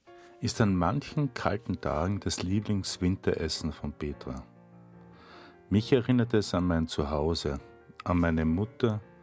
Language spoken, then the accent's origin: German; Styria, Austria; Ich bevorzuge im Sommer eher Weißwein, einen aus meiner Heimat, aus der Steiermark.